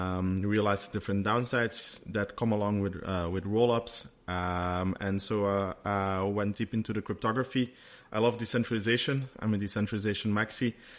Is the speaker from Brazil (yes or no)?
no; Belgium; I grew up in Belgium, so Belgium for most of my life, actually.